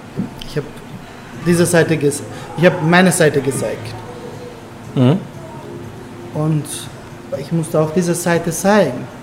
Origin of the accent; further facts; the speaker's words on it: Turkey; also born or lived in Germany; now in Vienna, Austria; Ich bin in Deutschland geboren, in der Türkei aufgewachsen und jetzt lebe ich in Wien.